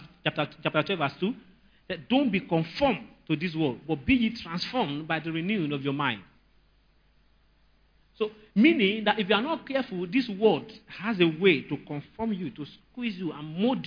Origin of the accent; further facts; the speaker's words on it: Nigeria; I'm very patriotic. I'm a patriotic Nigerian, but I'm not a Nigerian.